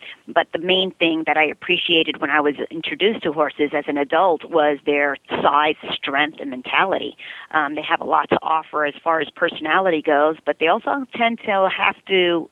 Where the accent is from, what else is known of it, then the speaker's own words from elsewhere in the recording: Bronx, New York, United States; growing up in the Bronx, I've always wanted animals, and we never could.